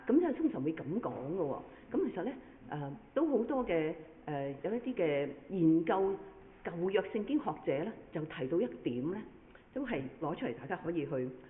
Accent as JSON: {"language": "Cantonese", "country": "China", "said": "我哋中國人啦，舊歷新年啦。"}